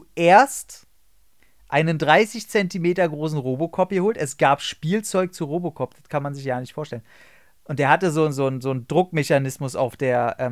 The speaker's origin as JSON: {"language": "German", "region": "Berlin", "country": "Germany", "tie": "born or raised there", "said": "ich komme zwar aus Marzahn, das ist ja Detroit."}